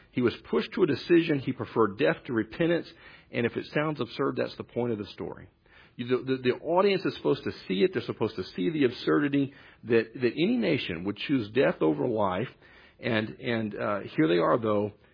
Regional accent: Texas, United States; Again, we're from Texas.

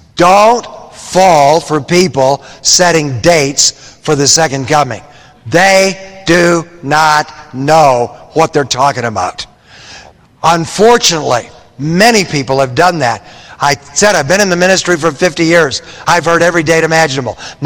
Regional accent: Michigan, United States; I grew up in Michigan, right across the lake, so I feel right at home when I'm in the upper Midwest

